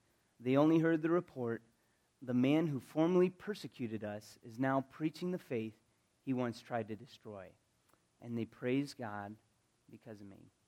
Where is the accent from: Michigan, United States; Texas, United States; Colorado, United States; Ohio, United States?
Colorado, United States; I'm from Colorado.